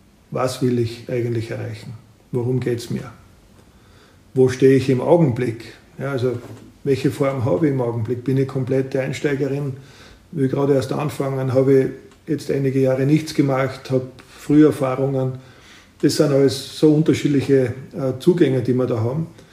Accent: Salzburg, Austria; ob man jetzt dann im Frühjahr Marathon in Wien, Linz oder eben bei uns in Salzburg laufen will

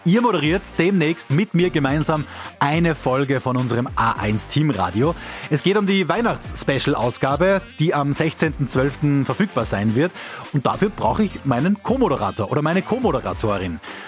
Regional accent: Salzburg, Austria; So sind wir Salzburger, naturverbunden.

